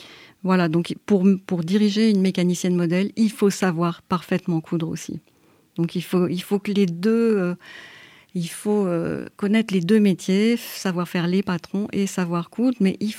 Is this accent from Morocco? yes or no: no; Paris, Île-de-France, France; born there; Je suis née à Paris dans une famille de femmes ouvrières qui tiraient l'aiguille dans les ateliers de couture à l'époque.